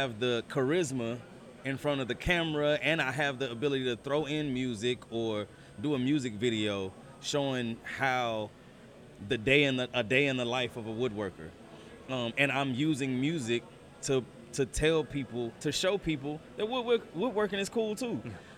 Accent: Texas, United States; And I'm from Texas, so I'm always carrying.

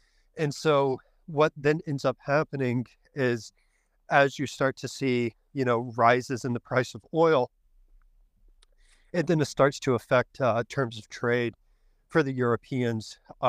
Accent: United States; now in Toronto, California, United States; Currently, also still located in Toronto, but I'm from the States.

